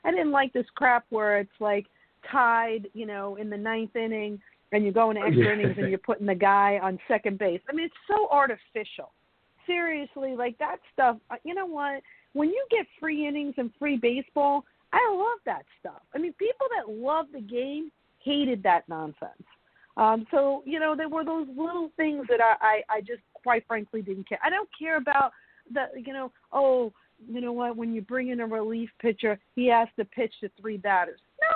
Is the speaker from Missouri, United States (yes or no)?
no; New York, United States; you know, I'm from New York, so I knew some of the people that got hit in the head with a foul ball.